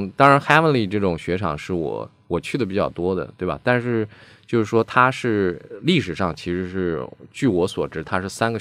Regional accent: China

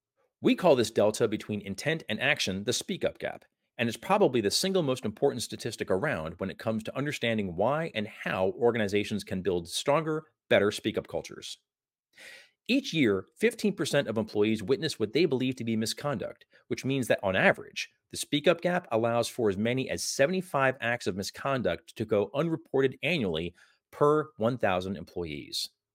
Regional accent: New Jersey, United States; After all, I'm from New Jersey, and if there's one thing I know how to do, it's cutting across a few lanes of traffic at a moment's notice.

